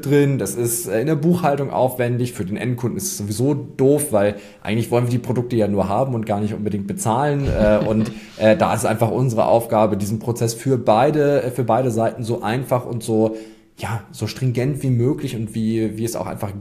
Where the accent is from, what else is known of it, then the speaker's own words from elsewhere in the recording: Northern Germany, Germany; wie man mir vielleicht auch anhört, ich bin Norddeutscher, kein Holländer